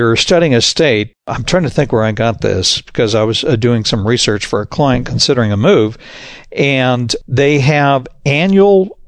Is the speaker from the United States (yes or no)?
yes; Arizona, United States; I grew up in Arizona. Great place to live, and it was listed as one of the top 10 states to live.